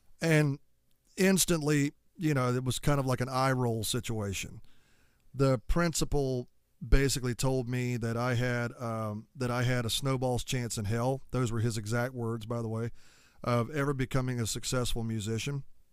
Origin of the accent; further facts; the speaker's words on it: Georgia, United States; So, like, you know, I grew up in Southeast Georgia, which I have no regrets about. I love it down here, and that's why I still live here.